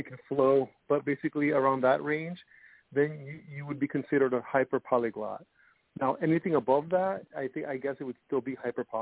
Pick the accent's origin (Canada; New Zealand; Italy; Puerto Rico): Puerto Rico; also born or lived in United States; So bilingual as a child, you know, growing up in Puerto Rico and then